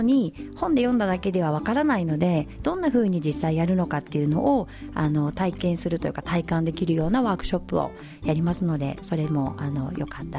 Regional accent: Maizuru, Kyoto, Japan; 私の実家は東舞鶴にあります

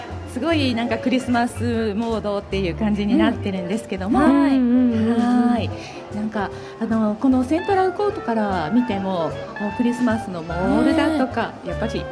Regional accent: Osaka, Japan; 私も大阪出身なのでね、まあ、大阪にっていうふうにも考えてもいいんですけど

